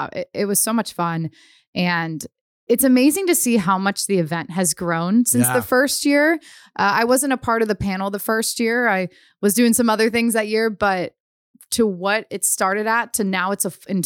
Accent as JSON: {"language": "English", "region": "Ohio", "country": "United States", "tie": "born or raised there", "also_born_or_lived": "Pittsburgh, Pennsylvania", "said": "So I grew up in Ohio, born in Pittsburgh."}